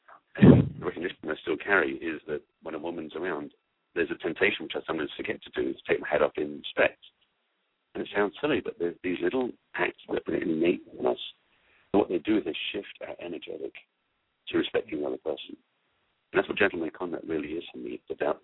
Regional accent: England, United Kingdom; I'm grateful in a lot of ways growing up in England, and I wasn't from a very high-class family

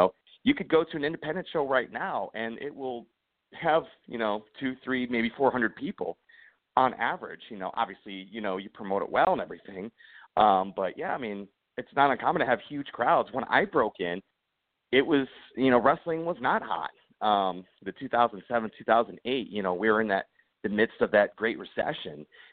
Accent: Toledo, Ohio, United States; I grew up in the Toledo area, so less than an hour north is the Detroit

